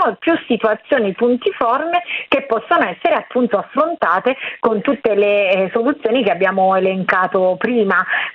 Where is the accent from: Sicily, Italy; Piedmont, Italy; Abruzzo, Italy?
Abruzzo, Italy; io vengo dall'Abruzzo